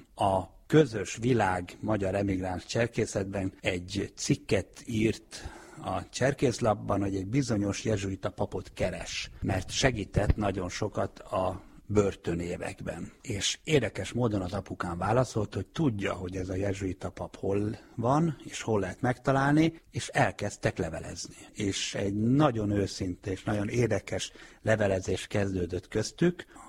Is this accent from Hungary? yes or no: no; Norrland, Sweden; mert én saját magam Észak-Svédországban nőttem föl, ahol nagyon kevés volt a szorvány magyar